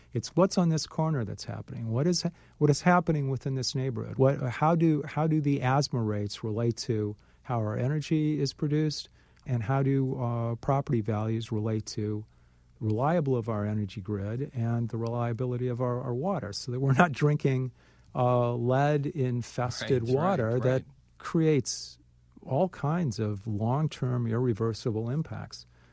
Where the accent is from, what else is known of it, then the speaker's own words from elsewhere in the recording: Midwest, United States; I love I'm a Midwesterner. I love being in the center of the country